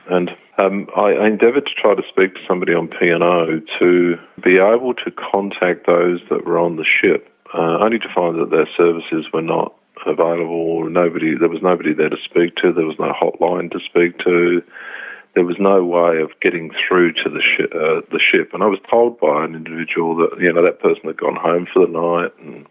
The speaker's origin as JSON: {"language": "English", "region": "England", "country": "United Kingdom", "moved": "as an adult", "lives_now": "Brisbane, Australia", "said": "So yeah, I was Brisbane based. I emigrated over from England in 78. I just came straight to Brisbane and really kind of made that the place that I wanted to stay in."}